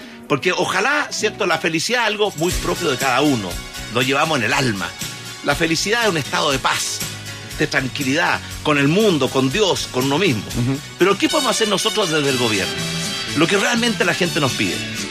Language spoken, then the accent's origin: Spanish; Chile; somos todos chilenos, nos calienta el mismo sol